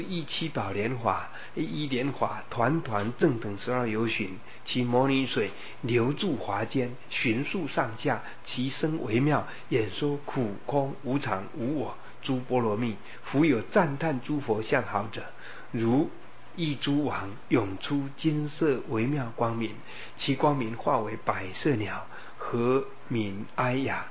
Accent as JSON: {"language": "Chinese", "town": "Jiaoxi", "region": "Yilan County", "country": "Taiwan", "tie": "born or raised there", "said": "就是礁溪乡的大礁溪，现在礁溪火车站那个叫小礁溪，那只是一条小溪流而已，是在我的家乡的那一条叫大礁溪，那一条是大的。"}